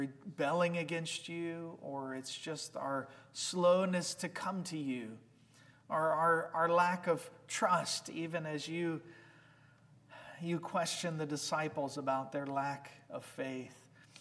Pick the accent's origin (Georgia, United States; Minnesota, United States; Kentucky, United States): Georgia, United States; I grew up in Georgia, living right on a river.